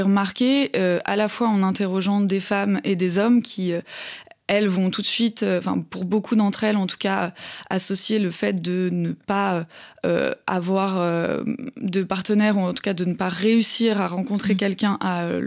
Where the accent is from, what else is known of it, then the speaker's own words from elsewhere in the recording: Auvergne-Rhône-Alpes, France; Moi, je viens pas de la ville, j'ai grandi en Haute-Savoie